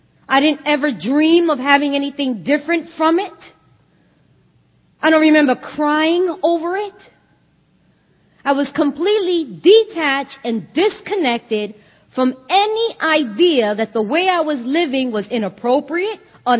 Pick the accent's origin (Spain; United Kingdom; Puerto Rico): Puerto Rico; accent: Puerto Rican; My accent is strong, right? Oh, my God. Okay. That Puerto Rican is coming out.